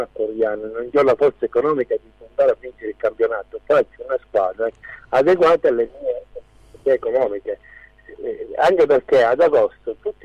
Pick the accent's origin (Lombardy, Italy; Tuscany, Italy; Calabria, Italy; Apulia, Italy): Calabria, Italy; Cariati; Io sono di Cariati, con esattezza